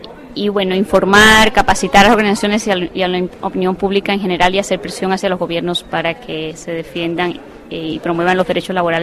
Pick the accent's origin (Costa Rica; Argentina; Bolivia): Costa Rica; vengo de Costa Rica, en Centroamérica